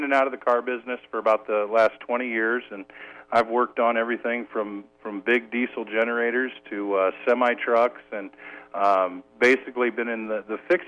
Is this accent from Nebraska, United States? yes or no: yes; Omaha, Nebraska, United States; moved away as an adult; now in Iowa, United States; No, I grew up in Omaha, so I've moved a little ways away from home here.